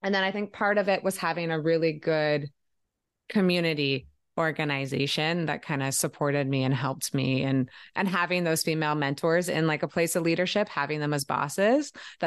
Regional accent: Canada; And being a Canadian workin

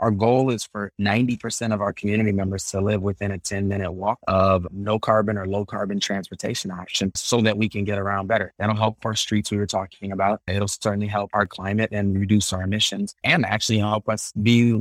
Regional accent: St. Paul, Minnesota, United States; When I was a child growing up in St. Paul, it would freeze kind of in November in the fall, and it would thaw in the springtime.

